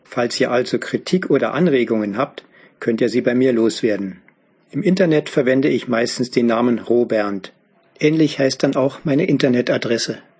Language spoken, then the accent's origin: German; Berlin, Germany; now in Upper Bavaria, Germany; Wie die eine oder der andere von euch an meiner Sprache erkennt, bin ich in Berlin aufgewachsen. Seit ungefähr 40 Jahren wohne ich in Oberbayern, ungefähr 50 Kilometer von München entfernt.